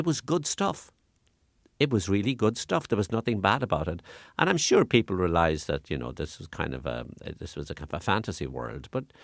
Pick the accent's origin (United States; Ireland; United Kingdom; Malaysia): Ireland; almost everybody I knew in Ireland had emigrants in England or America.